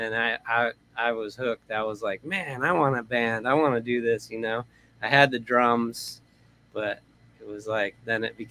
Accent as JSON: {"language": "English", "town": "North Olmsted", "region": "Ohio", "country": "United States", "tie": "born or raised there", "said": "I grew up in Cleveland, Ohio."}